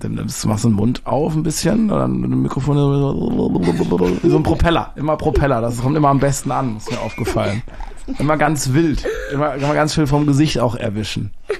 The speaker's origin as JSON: {"language": "German", "region": "Baden-Württemberg", "country": "Germany", "accent": "Baden", "lives_now": "Berlin, Germany", "said": "Vor allem so vor 10 Jahren habe ich noch mit einem ganz krassen badischen Akzent geplappert. Ich komme ja aus dem Badenerlände, das ist hier so 750 Kilometer von Berlin weg."}